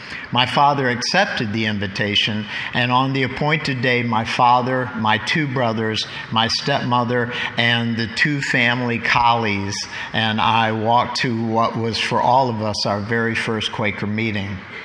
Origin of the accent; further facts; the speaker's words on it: Allentown, Pennsylvania, United States; I was born in Allentown, Pennsylvania in 1958, and I was raised in an immediate family that was not religious.